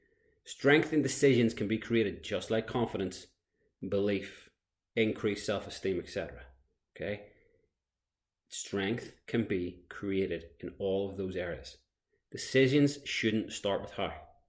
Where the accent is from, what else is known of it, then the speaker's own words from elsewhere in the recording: Antrim, Northern Ireland, United Kingdom; my hometown of Antrim, Northern Ireland